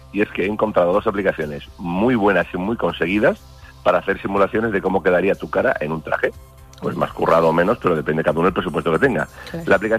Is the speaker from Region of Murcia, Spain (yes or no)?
yes; Cehegín, Region of Murcia, Spain; No, yo soy de Cejín, de un pueblecito.